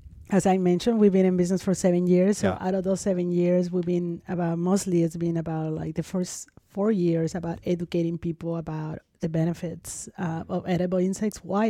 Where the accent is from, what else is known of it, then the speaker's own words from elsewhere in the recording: Mexico City, Mexico; I'm from Mexico, I grew up in Mexico City